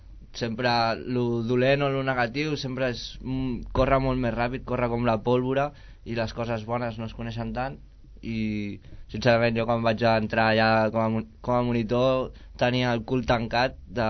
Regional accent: Valencian Community, Spain; que vinc de la Vall d'Ufa

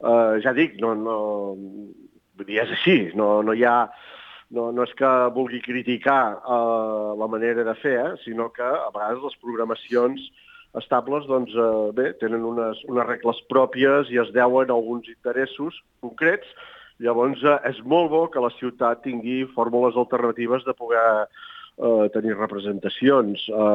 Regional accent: Catalonia, Spain; now in Vallès, Spain; sóc un empordanès afincat al Vallès perquè l'amor m'ha portat cap al Vallès.

